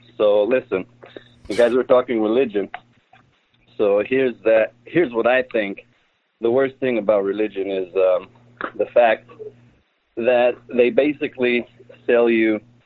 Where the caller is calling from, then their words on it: Long Beach, California, United States; Hey, guys. … from Long Beach, California.